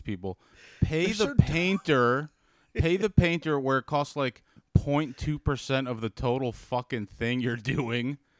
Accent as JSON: {"language": "English", "region": "Maryland", "country": "United States", "said": "It could just be that we're from Maryland and the Maryland white people love hot tubs."}